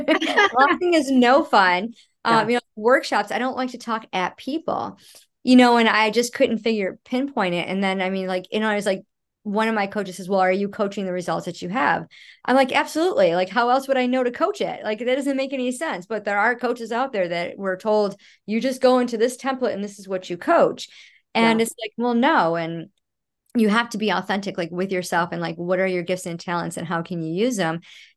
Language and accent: English; Rochester, New York, United States; now in Florida, United States; That's one reason why we moved to Florida. Cause I'm from Rochester, New York, and it's cold and dreary.